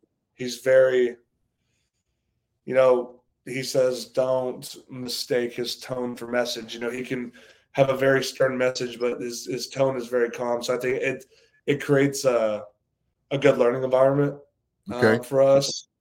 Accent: Houston, Texas, United States; But other than that, I'm from Houston. Grew up big football, had NFL players in the family, O linemen in particular.

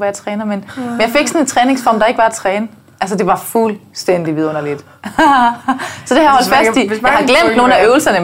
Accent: Region of Southern Denmark, Denmark; accent: South Jutlandic; Jeg snakker jo sønderjysk normalt.

